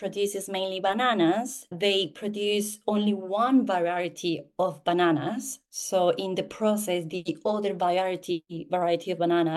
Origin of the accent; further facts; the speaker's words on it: Colombia; now in London, United Kingdom; I am a woman from Colombia, but I live in London